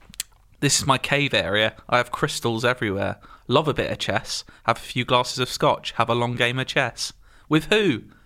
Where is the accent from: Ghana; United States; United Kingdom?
United Kingdom; London; I'm a Londoner. Embankment, Big Ben, cab drivers.